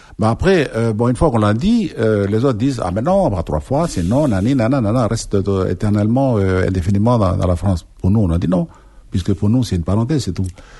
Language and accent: French; New Caledonia; quand je vois tout ce qui se passe là, ici, chez nous, en Nouvelle-Calédonie